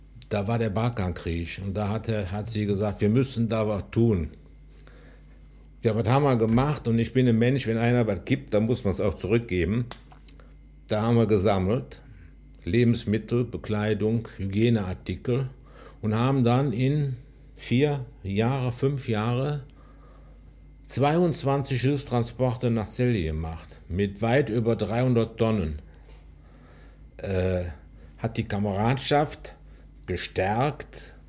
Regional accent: Wilflinghofen, Germany; born there; da bin ich ja hier in Wilflinghofen geboren, wohne hier, habe hier lange gewohnt, mache meine ganze Freizeit hier in Wilflinghofen

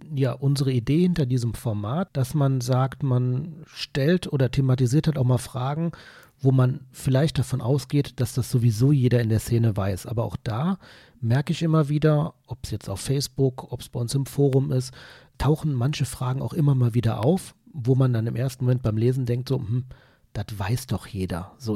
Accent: North Rhine-Westphalia, Germany; ich komme aus dem Kölner Raum

